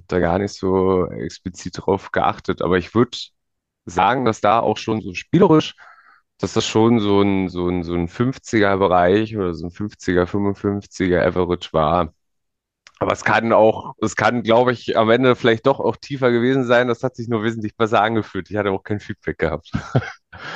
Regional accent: Eberswalde, Brandenburg, Germany; Ich bin 27 Jahre und ich komme aus Finusch. Das ist ein Stadtteil in Eberswalde, Nähe Berlin. Also in dem Landkreis Barnim

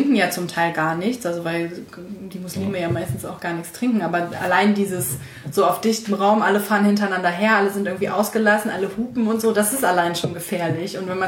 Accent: Mönchengladbach, North Rhine-Westphalia, Germany; ich komme halt aus Mönchengladbach, ich bin halt auch irgendwie mit Fußball so mehr oder weniger aufgewachsen und bin halt auch so ein bisschen Fan von Borussia Mönchengladbach

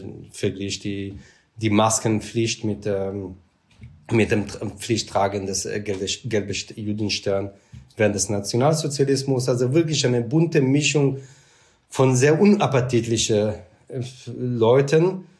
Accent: Israel; German is a second language; bin erst so viel später dann nach Deutschland gekommen, etwa vor 20 Jahren. Und die Schule in Israel war sehr anders als in Deutschland. Also beispielsweise, wir sind immer, also ich bin im Kibbutz auch aufgewachsen

